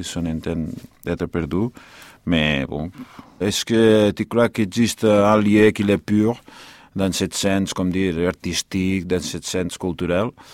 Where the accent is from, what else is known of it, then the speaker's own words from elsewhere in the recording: Banyoles, Catalonia, Spain; born there; French is a second language; j'habite à la campagne et peut-être que là, je suis né à Vagnoles, au nord, à côté de la frontière avec la France. Je suis né à côté de Dalí, où était né Dalí.